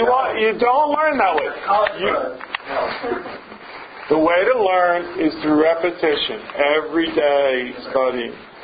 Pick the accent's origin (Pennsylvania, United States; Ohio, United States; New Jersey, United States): Pennsylvania, United States; Philadelphia; I grew up in Philadelphia, South Philly, Rocky.